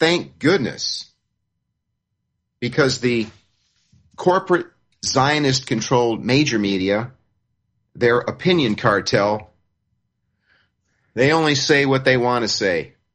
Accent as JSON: {"language": "English", "country": "United States", "said": "I'm fond of saying that I'm an American who actually knows world geography and world history."}